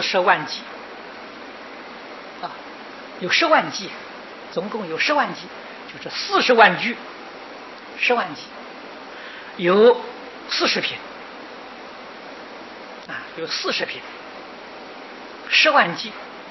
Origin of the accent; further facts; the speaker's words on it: China; 印度计算这个书的多量的大小啊，是用计作单位啊，不像我们中国人，我们中国人是字数